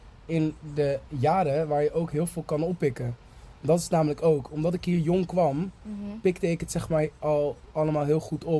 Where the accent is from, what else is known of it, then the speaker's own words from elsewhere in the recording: Nijmegen, Gelderland, Netherlands; En ik ben, daarvoor heb ik ook in boerendorpjes gewoond. Waar ik niet vandaan kom, want ik kom uit Nijmegen. Ik ben sowieso meer een stadspersoon